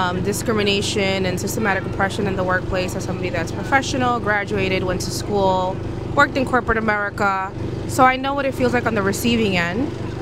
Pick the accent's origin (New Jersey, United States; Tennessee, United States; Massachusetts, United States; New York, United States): New York, United States; New York City; So being a New Yorker and thriving in the city is already challenging as it is.